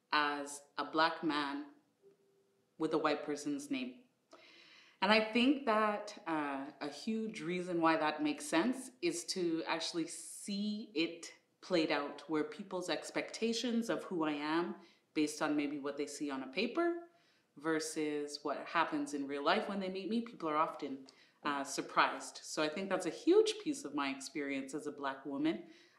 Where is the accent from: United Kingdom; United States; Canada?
Canada; born there; especially being a Canadian born, I've always had my feet kind of in two different cultures, but always on the same ground, and that always has been on Canadian ground.